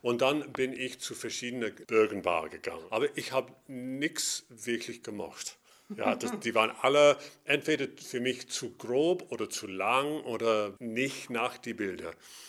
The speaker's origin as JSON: {"language": "German", "region": "Scotland", "country": "United Kingdom", "second_language": "German", "lives_now": "Cologne, Germany", "said": "Ich bin aus Schottland. Ich bin eigentlich Geiger."}